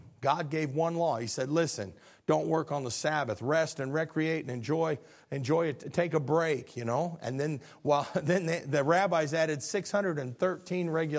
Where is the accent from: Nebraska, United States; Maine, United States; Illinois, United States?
Illinois, United States; now in Arkansas, United States; I always say I'm a refugee from the People's Republic of Illinois. We fled the tyranny.